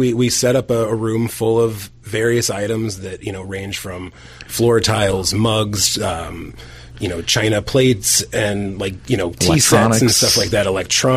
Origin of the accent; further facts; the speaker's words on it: St. Louis, Missouri, United States; moved away as an adult; Well, you know, I grew up in St. Louis, Missouri